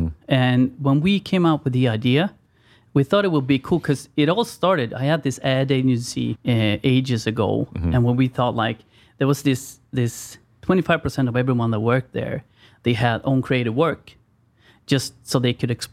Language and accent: English; Sweden